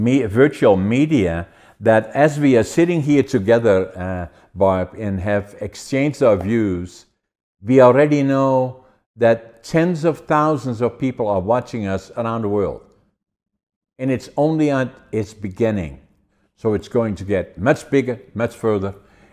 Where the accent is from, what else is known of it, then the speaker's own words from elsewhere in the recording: Netherlands; English is a second language; I was born in Holland and especially in northeastern Holland, and the culture that I grew up